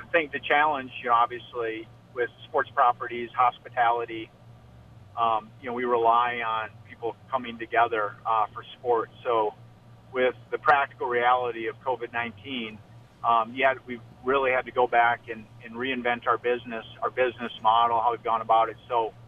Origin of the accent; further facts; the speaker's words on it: Albert Lea, Minnesota, United States; growing up in Albert Lea